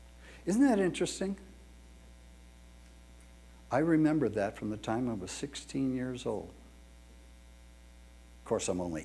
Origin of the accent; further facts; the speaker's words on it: Encino, California, United States; I grew up in white America. I grew up in the San Fernando Valley in Encino. If you couldn't get any whiter than Encino. And I went to Reseda High School, and it was a white high school.